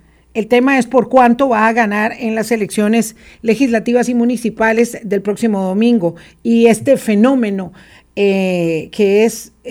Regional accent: Costa Rica; tengo que decirlo, como costarricense

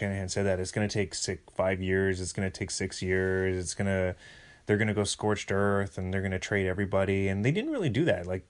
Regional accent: Western Canada, Canada; And I'm from Western Canada.

